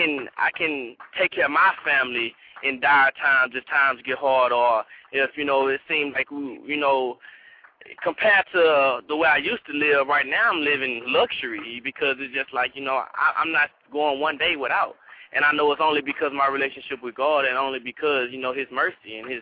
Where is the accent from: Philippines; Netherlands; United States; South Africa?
United States; Houston, Texas; Well, honestly, I'm from Third Ward, Houston, Texas. And if anyone know about Houston, Texas, if anyone knows about Third Ward, then you know, that is the definition of the hood, you know, the projects.